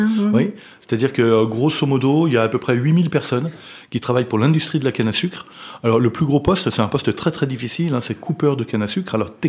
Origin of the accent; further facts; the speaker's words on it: Richard Toll, Saint-Louis, Senegal; moved away as an adult; now in France; lorsque je suis parti, bien évidemment, quand j'ai quitté le Sénégal en 94, il n'y avait évidemment pas Internet. Et Richard Toll, c'est une toute petite ville.